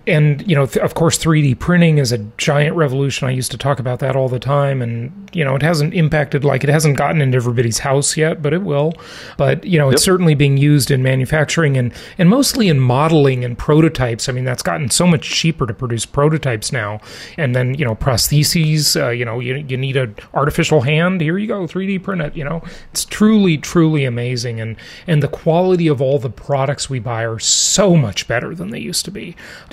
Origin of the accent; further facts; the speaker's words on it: Los Angeles, California, United States; I mean, I grew up in Los Angeles, okay?